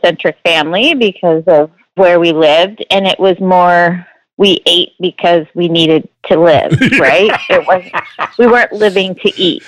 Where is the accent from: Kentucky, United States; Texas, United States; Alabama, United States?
Texas, United States; Dallas; also born or lived in Laramie, Wyoming; Actually, when I was really young, we moved to Dallas. And so all the way through high school, I was in Dallas.